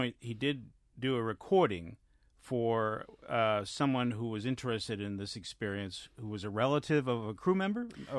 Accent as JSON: {"language": "English", "region": "Massachusetts", "country": "United States", "tie": "born or raised there", "lives_now": "Baltimore, United States", "said": "It's certainly been cold here in Baltimore, and I grew up in Massachusetts"}